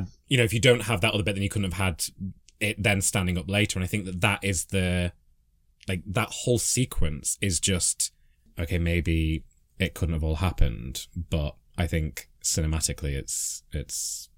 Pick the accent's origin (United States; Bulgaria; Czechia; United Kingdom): United Kingdom; And I'm British, to be clear. just in case my Downton Abbey accent isn't giving it away.